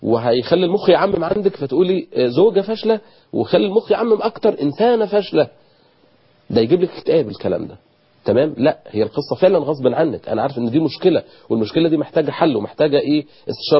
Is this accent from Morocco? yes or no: no; Egypt; عندنا في مصر